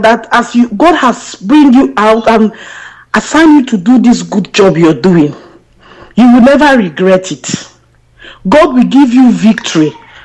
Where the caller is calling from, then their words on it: London, United Kingdom; I'm calling from London here.